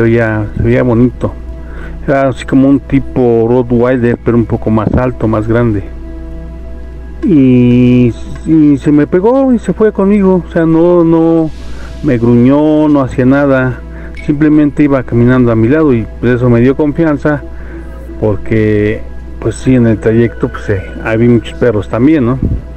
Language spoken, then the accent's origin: Spanish; Chimalhuacán, State of Mexico, Mexico; Yo soy originario de Chimalhuacán, Estado de México